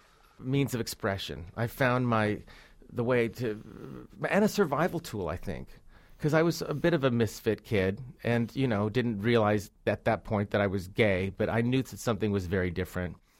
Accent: Oklahoma, United States; Childhood, growing up in Oklahoma, then their show business, then their parenting

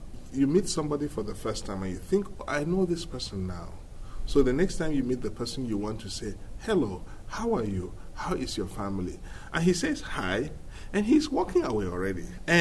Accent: Plateau, Nigeria; now in Iowa City, United States; so I live in Iowa City. Nigeria is on the western coast of Africa. I grew up in the rural area. I was born in a very small village in north central Nigeria, in a state that is called Plateau State. My parents were farmers.

